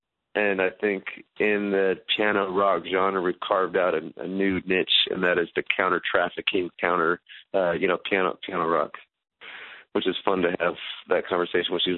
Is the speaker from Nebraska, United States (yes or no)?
yes; Nebraska, United States; I grew up in Nebraska, which isn't far from you.